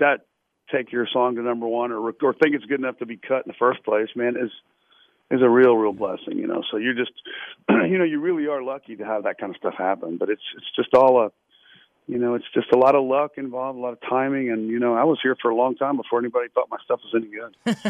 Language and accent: English; Virginia, United States; I just started writing songs about, the Bay and, you know, growing up in Virginia and stuff